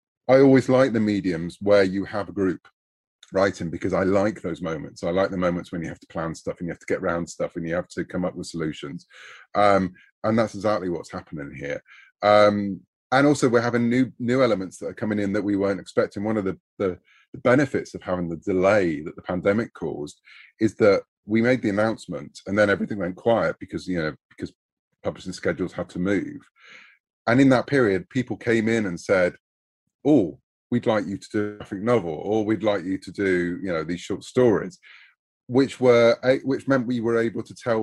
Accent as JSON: {"language": "English", "country": "United Kingdom", "said": "I'm a Brit."}